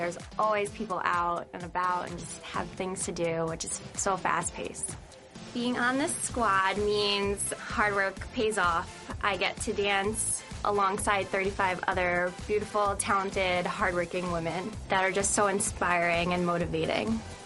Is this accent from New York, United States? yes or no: yes; Brooklyn, New York, United States; I'm from Brooklyn, New York, and this is my fourth season on the squad.